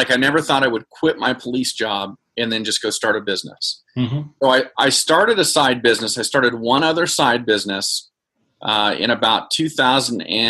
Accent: California, United States; The thing that inspired me to be a police officer is I always wanted to be a sheriff's deputy where I grew up in Stanislaus County.

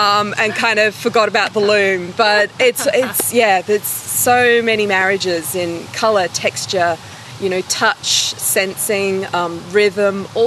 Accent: Victoria, Australia; I have a small growing field in my hometown, which is an hour north of Melbourne in Australia.

